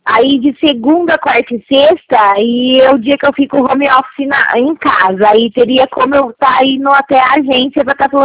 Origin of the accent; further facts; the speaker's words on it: Porto Ferreira, São Paulo, Brazil; Não, é que eu sou daqui de Porto Ferreira.